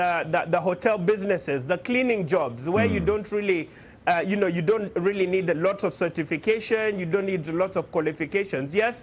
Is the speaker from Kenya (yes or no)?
yes; Kenya; I'm from Kenya, and when I was in South Africa, you know, I was a migrant in that country